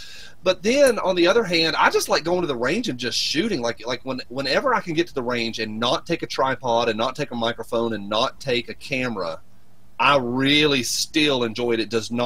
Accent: the South, United States; I grew up in the South, mm-hmm. So everybody in the South grew up around firearms.

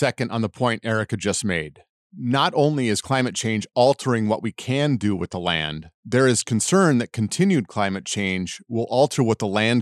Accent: Montana, United States; I grew up in Montana. I know a lot of farmers and ranchers and loggers.

